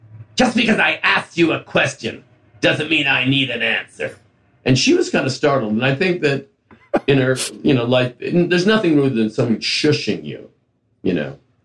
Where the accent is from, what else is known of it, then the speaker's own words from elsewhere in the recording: Hamilton, Ontario, Canada; growing up in Hamilton, Ontario, Canada, and yes, watching television in the United States